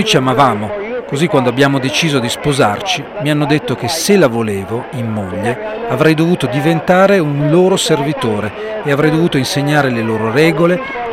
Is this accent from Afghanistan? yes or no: yes; Afghanistan; Italian is a second language; moved away; Dall'Afghanistan siamo dovuti scappare. Io sono a Zara, che se sapete qualche cosa del mio paese è un'etnia perseguitata.